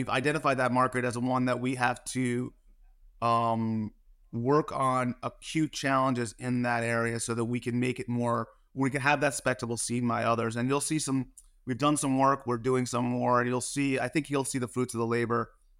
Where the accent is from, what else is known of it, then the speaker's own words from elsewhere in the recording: New Jersey, United States; I'm from New Jersey. I worked at the NBA. I worked in New York all my life.